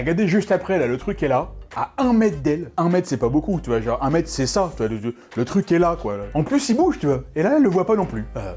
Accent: France; nous, en tant que Français, on pense que c'est des clichés

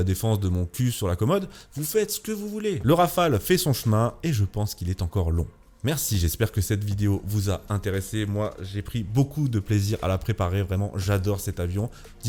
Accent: France; en tant que Français, pour toutes les raisons évoquées

